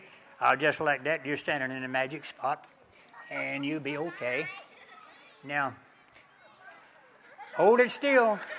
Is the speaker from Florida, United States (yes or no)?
yes; Macclenny, Florida, United States; I'm from McClenny too. How about that?